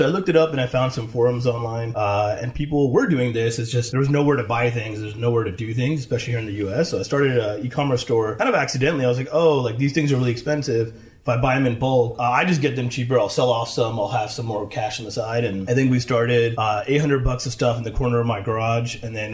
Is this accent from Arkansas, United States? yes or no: no; California, United States; The highlights, I grew up here in the Bay Area.